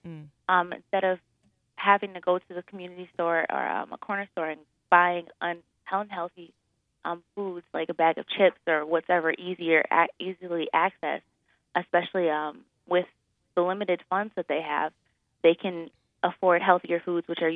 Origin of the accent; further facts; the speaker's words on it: Buffalo, New York, United States; I'm from Buffalo, New York.